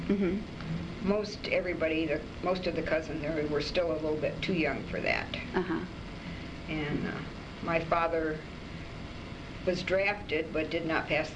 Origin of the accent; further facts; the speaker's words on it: Detroit, Michigan, United States; I was born in Detroit, Michigan, mm-hmm. 1930, and grew up in Detroit, went to school in Detroit, and went through nursing school.